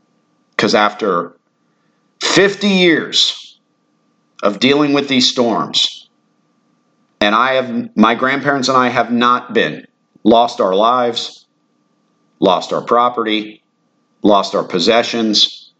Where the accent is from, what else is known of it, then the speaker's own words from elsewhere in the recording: Redington Shores, Florida, United States; thank God they didn't have to go through this in the house that I grew up in Reddington Shores.